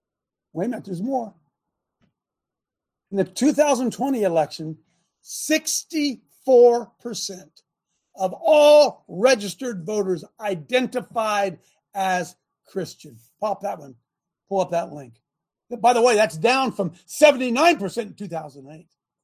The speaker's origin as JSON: {"language": "English", "region": "Ohio", "country": "United States", "tie": "born or raised there", "said": "In my home state of Ohio, abortion was placed on the ballot in 2023"}